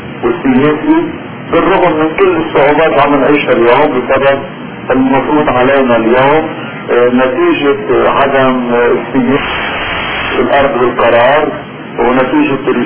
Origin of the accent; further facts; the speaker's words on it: Lebanon; نحن عم نعيش كلبنانيين بمقدار ما فينا نتحرك لإعادة بناء مجتمعنا بعد ما انتهت الحرب